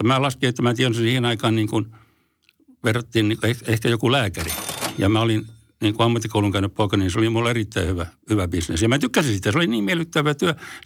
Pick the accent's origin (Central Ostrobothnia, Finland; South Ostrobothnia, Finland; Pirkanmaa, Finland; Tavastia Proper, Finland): Tavastia Proper, Finland; Forssa; also born or lived in Helsinki; Forssan olen syntynyt Helsingissä, mutta mä taisin olla sellainen vaikea tapaus, niin mä kävin täällä vaan tulemassa rääkäsemässä ja sitten muutin Forssaan ihan siellä, että olen forssalainen.